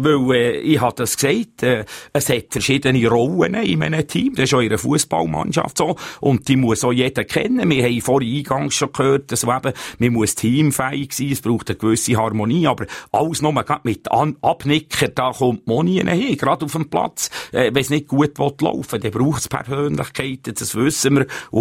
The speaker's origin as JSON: {"language": "German", "region": "Bern", "country": "Switzerland", "said": "Klar, als Berner stehe ich dazu, das ist schade."}